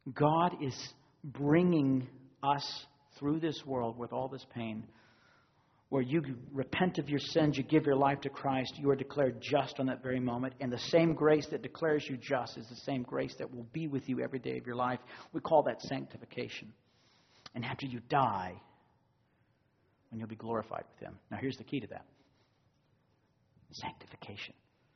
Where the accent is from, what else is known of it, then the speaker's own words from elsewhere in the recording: Texas, United States; I grew up in Texas, kind of a small state, no struggle with pride in that state at all.